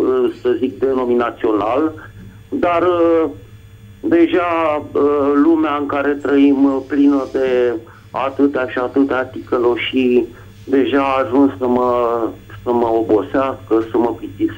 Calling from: Bucharest, Romania; din București

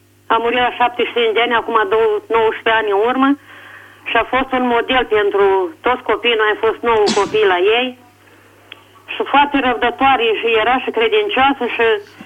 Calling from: Bacău, Bacău County, Romania; din Bacău.

